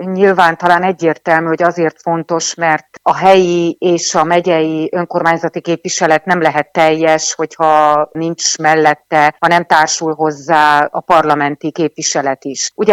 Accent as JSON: {"language": "Hungarian", "region": "Maramureș", "country": "Romania", "said": "hogy lehet itt Máramarosban büszkén felvállalni azt, hogy magyarok vagyunk"}